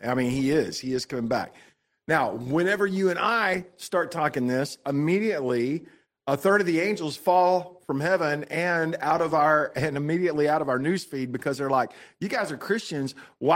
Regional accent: Glen Rose, Texas, United States; There are five of them that was brought from Glen Rose, Texas, which is my hometown.

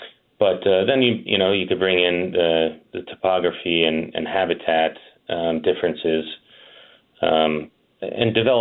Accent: Ridgefield, Connecticut, United States; I'm also elected in my hometown of Ridgefield and serving as vice chair of the Inland Wetlands Board for the town, too.

